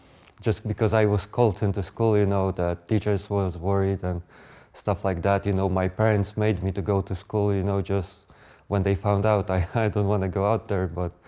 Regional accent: Radom, Masovian Voivodeship, Poland; English is a second language; I was born and raised in Poland, a small city called Radom. Both of my parents are Polish.

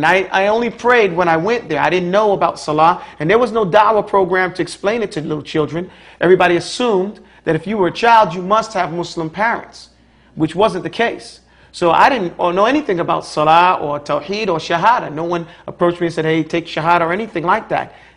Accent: New York, United States; You know, I'm from New York.

